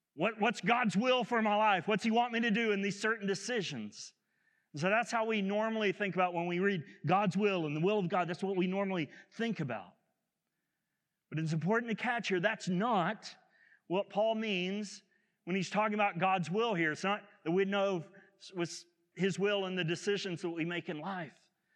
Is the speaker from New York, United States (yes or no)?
no; Oklahoma, United States; I'm from Southwest Oklahoma, so let me spell that.